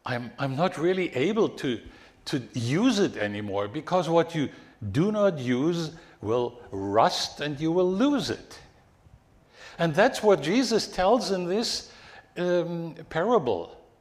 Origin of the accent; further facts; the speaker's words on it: Germany; I grew up in Germany. And there I lived in or very close to a number of big cities like Berlin, Frankfurt, Munich, Stuttgart.